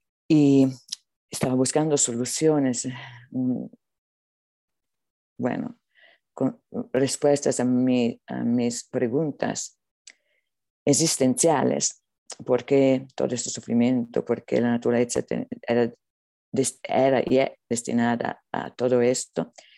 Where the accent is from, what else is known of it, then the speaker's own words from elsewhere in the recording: Italy; yo soy italiana